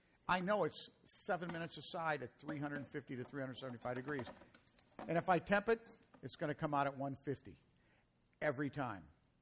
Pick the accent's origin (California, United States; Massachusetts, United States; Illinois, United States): Illinois, United States; Chicago; I'm from Chicago.